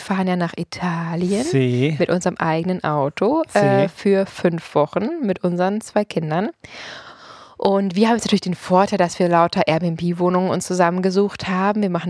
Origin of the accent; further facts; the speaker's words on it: Potsdam, Brandenburg, Germany; Genau, ich bin ja hier auch in Potsdam aufgewachsen